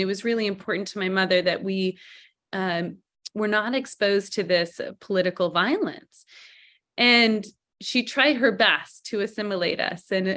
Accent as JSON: {"language": "English", "country": "Canada", "tie": "born there", "said": "So I was born in Canada with many privileges of being North American."}